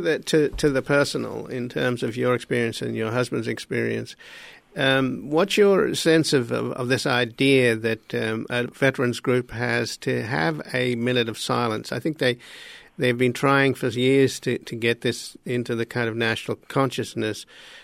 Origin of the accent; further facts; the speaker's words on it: Australia; Well, I'm from Australia, so we're familiar with raising a glass